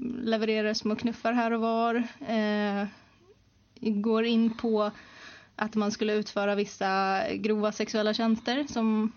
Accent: Tyresö, Stockholm County, Sweden; Jag är uppvuxen i Graningsringen och sen flyttade till Krusboda när jag var 14 ungefär. Så bott där fram till att jag var 22.

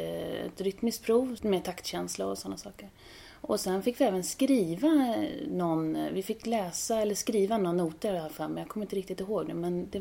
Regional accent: Tyresö, Stockholm County, Sweden; Ja, min vagga stod här i Tyresö. Jag är född och uppvuxen här i Tyresö. I Hanviken bor mina föräldrar bor fortfarande kvar i huset som jag är uppvuxen i.

